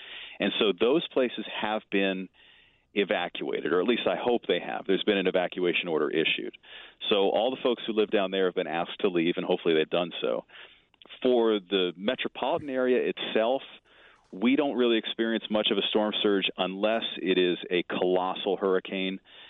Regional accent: Florida, United States; now in Houston, United States; Originally, I grew up in South Florida. I was a beach boy from South Florida, but I've been here in Houston for 17 years.

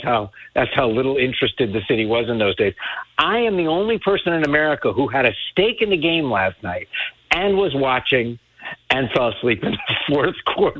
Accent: Miami, Florida, United States; I grew up in Miami, 40-yard line seats for the Miami Hurricanes.

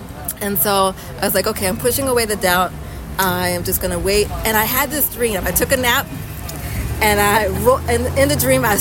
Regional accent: Philadelphia, Pennsylvania, United States; But Philly has always been, you know, it is home, right? I grew up in Southwest.

